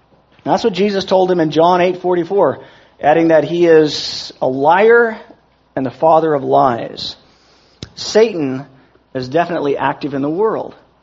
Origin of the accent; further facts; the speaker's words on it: California, United States; Now, this is more obvious in my home state of California